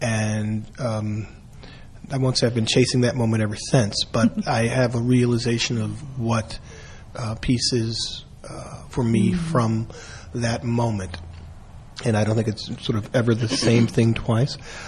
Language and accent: English; Philadelphia, Pennsylvania, United States; there was a program I grew up in North Philadelphia, and at Temple University, which is in our neighborhood